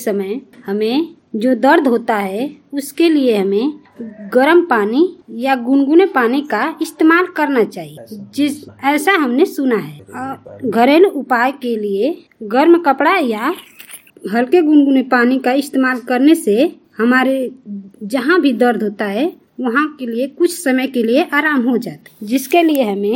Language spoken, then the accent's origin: Hindi; Ghazipur, Uttar Pradesh, India; और मैं गाजीपुर जनपद की रहने वाली हूँ। मेरी उम्र 28 वर्ष की है और मेरा पिन कोड 2752 है।